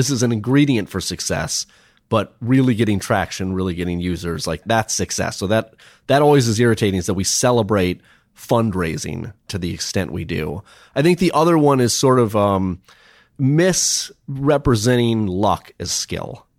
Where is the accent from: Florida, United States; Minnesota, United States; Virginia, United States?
Minnesota, United States; So I played sports when I was a kid. I grew up in Minnesota.